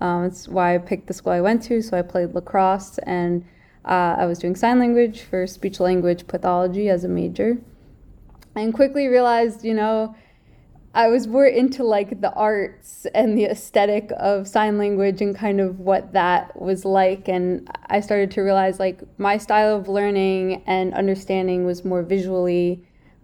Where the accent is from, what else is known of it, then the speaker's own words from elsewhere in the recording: New Jersey, United States; so I'm from New Jersey, which is like right outside of New York. And so I grew up kind of like in the outdoors, in nature, loved exercising, loved all things sports.